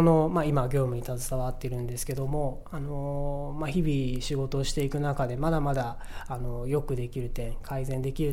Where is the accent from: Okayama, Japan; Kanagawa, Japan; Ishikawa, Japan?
Okayama, Japan; 岡山は北部の山あいの出身なので、やっぱり海っていうのはすごく特別で